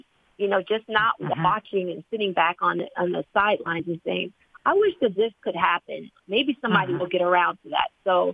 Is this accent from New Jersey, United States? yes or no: yes; Jersey City, New Jersey, United States; I grew up in Jersey City, New Jersey, a very densely populated city in New Jersey, in fact.